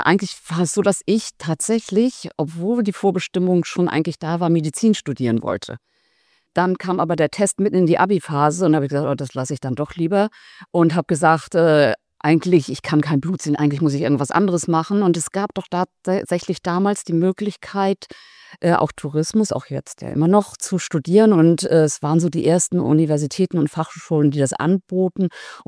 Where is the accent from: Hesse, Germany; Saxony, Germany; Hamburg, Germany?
Hamburg, Germany; Ich bin dann in Hamburg aufgewachsen, was natürlich auch so ein kleiner Schmelztiegel ist und wo man viele Nationalitäten zusammen hat.